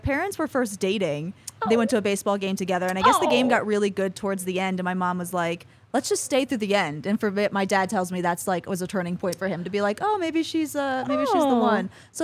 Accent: Queens, New York, United States; I grew up born and raised in Queens.

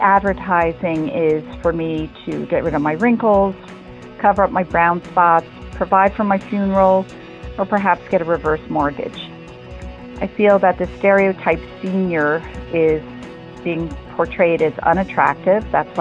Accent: New York, United States; I am from New York.

